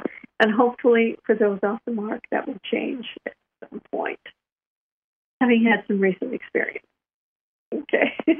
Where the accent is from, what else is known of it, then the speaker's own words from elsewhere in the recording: California, United States; I'm from California. I've never heard of this hotel.